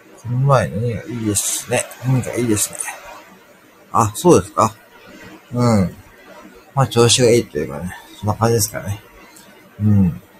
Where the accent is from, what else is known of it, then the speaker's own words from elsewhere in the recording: Gifu, Japan; 僕は岐阜なんですけどね。うん。そう、岐阜なんですけどね。